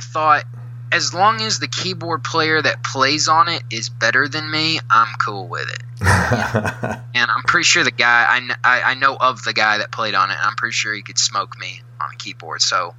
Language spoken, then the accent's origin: English; Nashville, Tennessee, United States; also born or lived in Kingsport; I'm from Nashville. I actually grew up in Nashville.